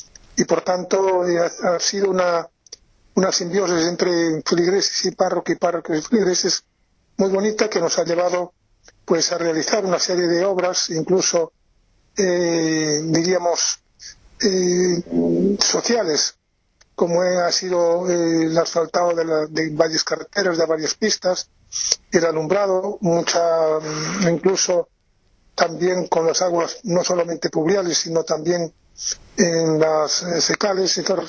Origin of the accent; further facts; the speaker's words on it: Portas, Galicia, Spain; born there; yo nací en Portas y claro, indudablemente que tienes ahí siempre ese marco ahí que señala tu origen.